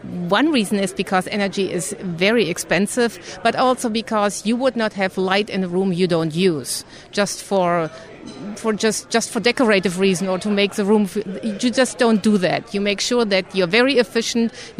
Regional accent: Germany; accent: German; English is a second language; now in Georgia, United States; from my home country or my former home country, Germany.

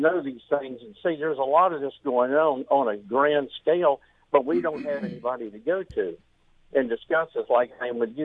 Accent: Jacksonville, Florida, United States; and I was born and raised in Jacksonville

